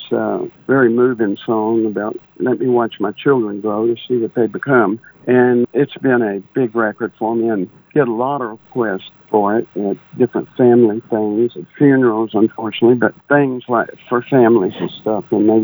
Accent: San Antonio, Texas, United States; But I was raised in San Antonio, Texas.

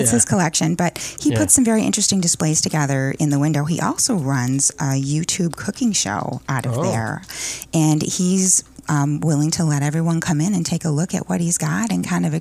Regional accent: Michigan, United States; No, I grew up between Marlette and Sandusky. Went to Marlette school.

